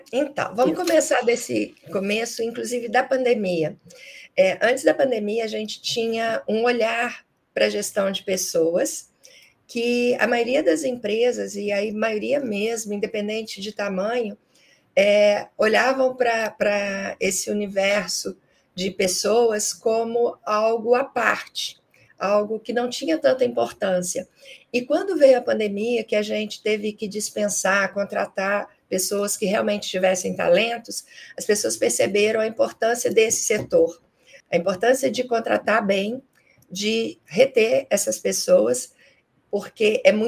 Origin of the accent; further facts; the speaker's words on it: Juiz de Fora, Minas Gerais, Brazil; 55 anos, mas a minha voz ainda tem algum tom de 40. E sou de Juiz de Fora, esquina do Rio, como o pessoal gosta de brincar. Tenho um baita orgulho de ser mineira.